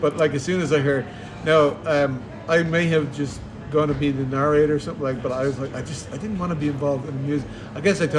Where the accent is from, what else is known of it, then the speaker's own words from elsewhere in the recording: Tallaght, Leinster, Ireland; I think it was somewhere up near, probably Jobstown or one of these areas in Tala, because I grew up in Tala.